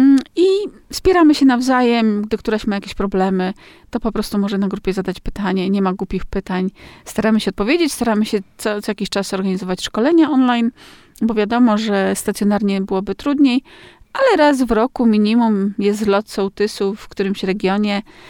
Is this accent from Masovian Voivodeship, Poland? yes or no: no; Olsztyn, Warmian-Masurian Voivodeship, Poland; born there; 26 lat temu, albo nawet i dłużej, przeprowadziłam się do Wójtowa, bo jestem urodzoną olsztynianką, więc jestem jakby u siebie tu wszędzie. Czuję się warmianką